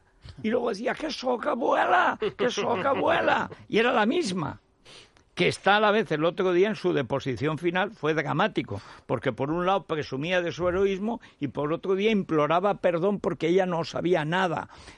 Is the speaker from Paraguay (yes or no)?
no; Spain; a mí como español me molesta